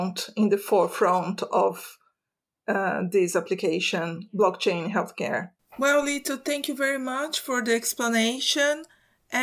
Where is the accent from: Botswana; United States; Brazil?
Brazil; English is a second language; I'm from Brazil originally